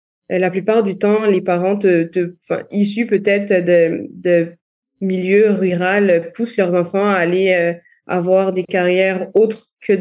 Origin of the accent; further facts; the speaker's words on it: Gabon; Étant petite, moi, j'ai beaucoup voyagé au travers de mon pays d'origine. Quand j'avais, je pense, 12 ans, on faisait un petit peu le tour du Gabon en famille.